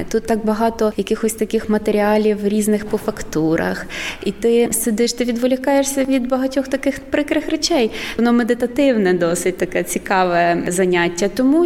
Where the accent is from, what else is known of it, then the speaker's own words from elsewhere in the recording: Kyiv, Ukraine; now in Białystok, Poland; Ми з Києва з сином приїхали в лютому сюди.